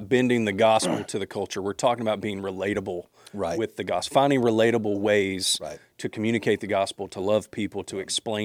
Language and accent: English; Arkansas, United States; I'm from Arkansas, but I can.